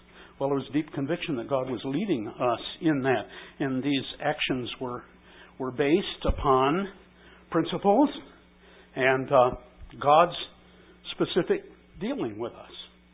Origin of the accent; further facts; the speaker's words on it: Minneapolis, Minnesota, United States; I got out of the Army, settled into a job in my hometown of Minneapolis.